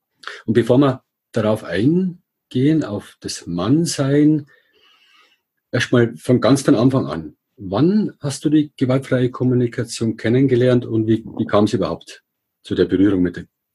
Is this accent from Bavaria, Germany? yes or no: yes; Regensburg, Bavaria, Germany; ich komme aus Regensburg